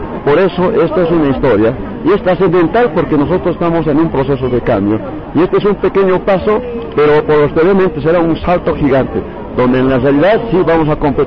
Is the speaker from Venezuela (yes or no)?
no; La Paz, Bolivia; soy boliviano y radico aquí en La Paz, soy paseño del Departamento de La Paz.